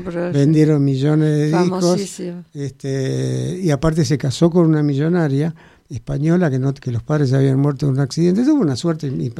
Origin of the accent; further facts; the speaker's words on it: Puerto Rico; now in France; me fui de Puerto Rico, me fui a Francia, y en Francia empecé muy de abajo.